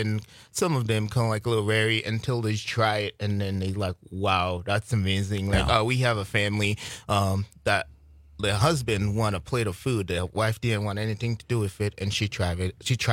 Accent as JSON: {"language": "English", "country": "Haiti", "tie": "born or raised there", "moved": "as an adult", "said": "I grew up in Haiti. Right. I did not move here until I was 22 years old."}